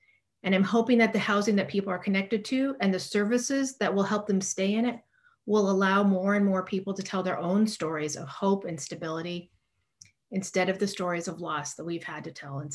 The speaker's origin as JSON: {"language": "English", "town": "Portland", "region": "Oregon", "country": "United States", "tie": "born or raised there", "said": "I grew up here in Portland, and I remember as a little girl meeting people experiencing homelessness at my very own breakfast table"}